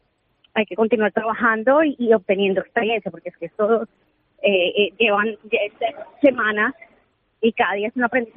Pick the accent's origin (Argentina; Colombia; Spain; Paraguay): Colombia; yo soy de Colombia